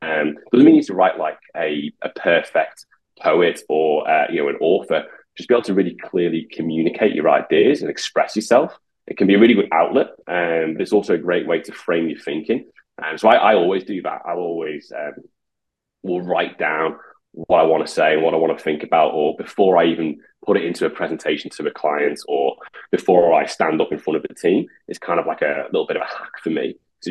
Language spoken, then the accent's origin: English; Liverpool, North West England, United Kingdom; also born or lived in Birmingham; Liverpool. I grew up in Liverpool. I did live in Birmingham for a while. So my accent's a bit slightly bastardized, to be honest.